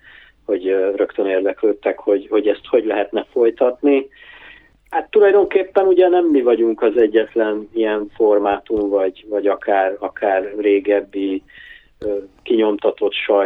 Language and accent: Hungarian; Oradea, Bihor, Romania; Úgyhogy annyira nem vagyok odavalós, én tőzsgyökeres nagyváradinak vallom magam.